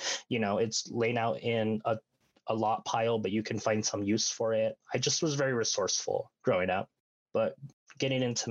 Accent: New Mexico, United States; I let them know I'm from the Navajo Nation, from New Mexico.

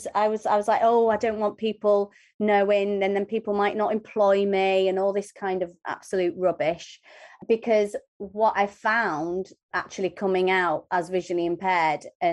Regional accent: Kendal, North West England, United Kingdom; because I grew up in Kendal, there was very little opportunity at that time to get into acting

